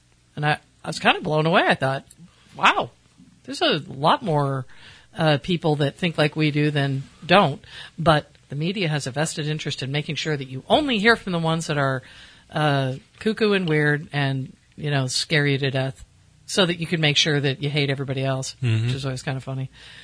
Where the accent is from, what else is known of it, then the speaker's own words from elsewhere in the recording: Colusa, California, United States; I grew up in Colusa.